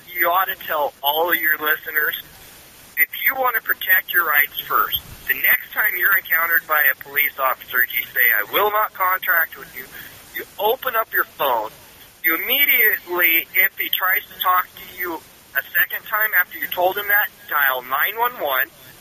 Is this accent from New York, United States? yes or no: no; Eugene, Oregon, United States; and I'm from Eugene, Oregon, where we have a major railroad station